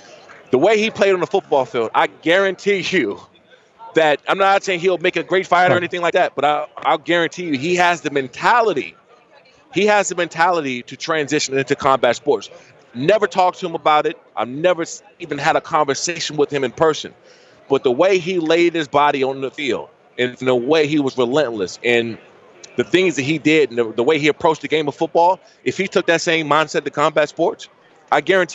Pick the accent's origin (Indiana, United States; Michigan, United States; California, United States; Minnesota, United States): California, United States; San Diego; Also, March 21st we're back in my hometown of San Diego, down at Sequan Casino, March 21st.